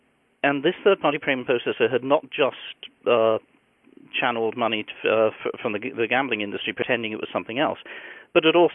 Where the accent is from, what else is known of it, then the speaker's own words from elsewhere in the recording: United Kingdom; accent: British; I'm a former civil servant in the British Department of Transport, as you might guess from my accent.